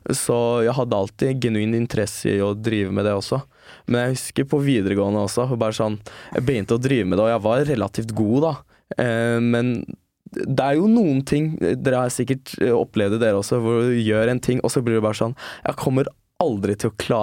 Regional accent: Alanya, Antalya, Turkey; now in Norway; Jeg vokste opp i Alanya, det var der jeg bodde, det var der alle norske turistene også var der.

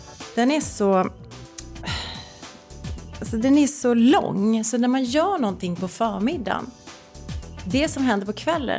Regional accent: Gothenburg, Västra Götaland County, Sweden; I alla fall, jag kommer från Göteborg, vi hade någon från Dalarna.

